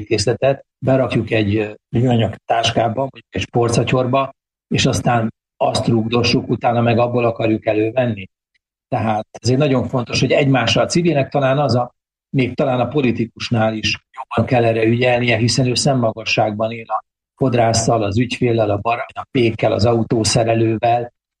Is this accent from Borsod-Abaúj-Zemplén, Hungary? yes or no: yes; Miskolc, Borsod-Abaúj-Zemplén, Hungary; én miskolci vagyok